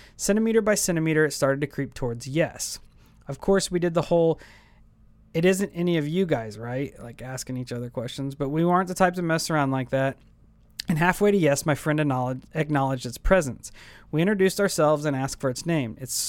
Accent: Blue Springs, Missouri, United States; also born or lived in Independence; Okay, when I was in 7th grade, my family and I moved from Independence to Blue Springs, Missouri.

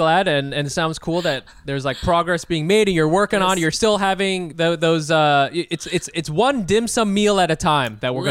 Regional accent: Ohio, United States; I'm from Ohio.

